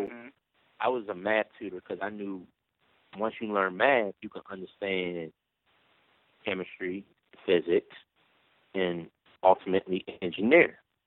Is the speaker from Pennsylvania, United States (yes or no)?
yes; Philadelphia, Pennsylvania, United States; So when I was younger, growing up in North Philadelphia, I was the tutor in my class when it came to dealing with math.